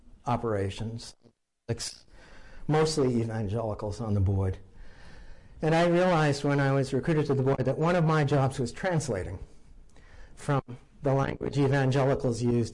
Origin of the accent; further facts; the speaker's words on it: New England, United States; I'm coming from New England. I'm not a big football fan, but you know, if you're in New England, you have this heritage of the New England Patriots